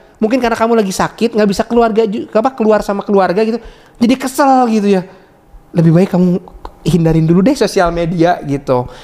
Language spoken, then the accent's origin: Indonesian; Bandung, West Java, Indonesia; first language Sundanese; aku sih orang Bandung pertamanya. Aku berbahasa Sunda.